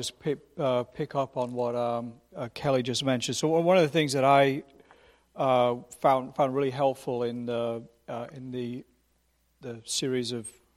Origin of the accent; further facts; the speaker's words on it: England, United Kingdom; now in United States; Lament is such an alien concept because I'm a Brit.